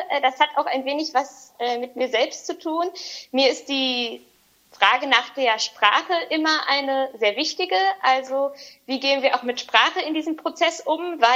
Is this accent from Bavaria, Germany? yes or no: no; Paderborn, North Rhine-Westphalia, Germany; now in Dortmund, Germany; ich bin 20 Jahre alt, komme, wie Johannes eben schon sagte, gebürtig aus Paderborn, habe hier mein Abitur gemacht und bin dann nach Wangerooge gezogen für ein Jahr für einen Freiwilligendienst. Mittlerweile lebe ich in Dortmund